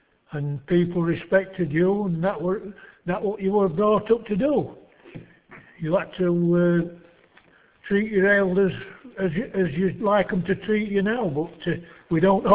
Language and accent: English; Fishlake, Yorkshire and the Humber, United Kingdom; born there; I was born in Fish Lake, October 26, 1933, and I've been around ever since.